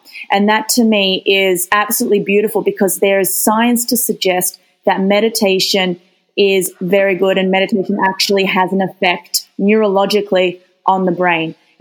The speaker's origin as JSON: {"language": "English", "country": "Australia", "said": "I'm from Australia originally"}